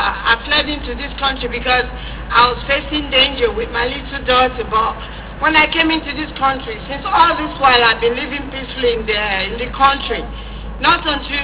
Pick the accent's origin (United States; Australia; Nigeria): Nigeria; moved away as an adult; now in United Kingdom; Actually, I'm a Nigerian.